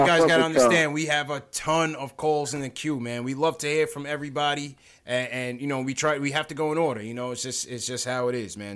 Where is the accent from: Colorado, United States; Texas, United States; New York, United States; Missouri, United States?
New York, United States; Brooklyn; born there; I was born in Brooklyn, man. Come on, man.